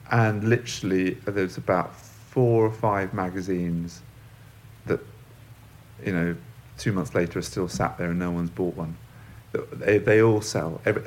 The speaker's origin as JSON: {"language": "English", "region": "London", "country": "United Kingdom", "tie": "born or raised there", "said": "I mean, I'm from London, I've grown up in London, and I know where to go to get magazines."}